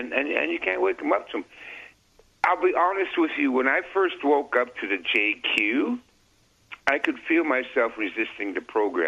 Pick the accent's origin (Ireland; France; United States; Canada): Canada; accent: Canadian; Well, that's my Canadian accent, so we'll have to.